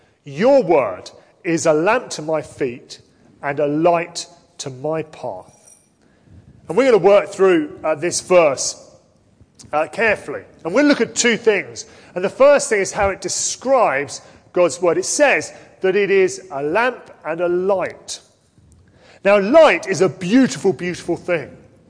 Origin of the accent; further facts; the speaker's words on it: London, United Kingdom; And being a Londoner, bed and brawl